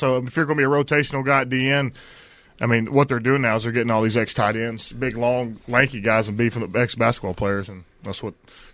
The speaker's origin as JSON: {"language": "English", "town": "Groveton", "region": "Texas", "country": "United States", "tie": "born or raised there", "said": "It's East Texas."}